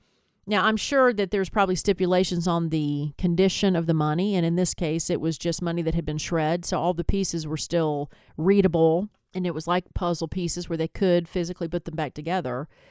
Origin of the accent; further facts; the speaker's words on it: Southern United States, United States; And yes, I'm a Southerner, so I did get whipped.